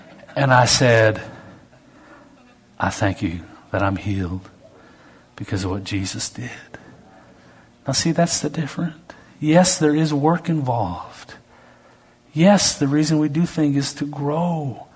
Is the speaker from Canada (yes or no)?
yes; Canada; Just because I'm a Canadian